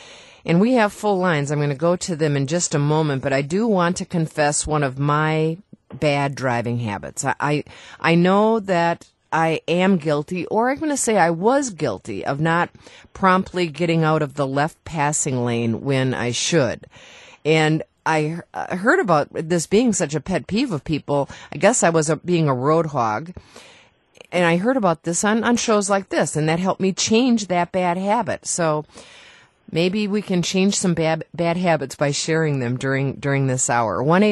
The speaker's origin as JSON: {"language": "English", "region": "Wisconsin", "country": "United States", "said": "because I'm from the Fox Valley and I go there quite often."}